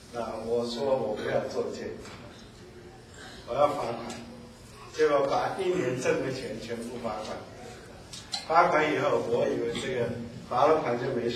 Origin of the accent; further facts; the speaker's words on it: Seoul, South Korea; 读完了以后就毅然决然回到我的老家，就是汉城。